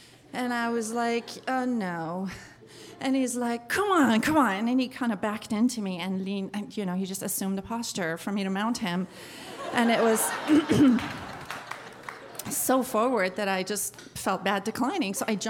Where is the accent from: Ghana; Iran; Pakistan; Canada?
Iran; accent: Persian; English is a second language; the only thing Persian about me was my accent and the ring.